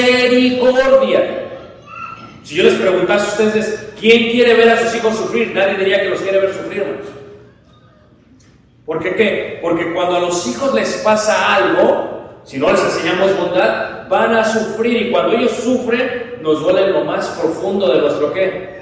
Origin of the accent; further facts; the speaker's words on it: Mexico City, Mexico; moved away; Y llegamos ahí, no sé, yo soy de Ciudad de México, tal vez son de un pueblo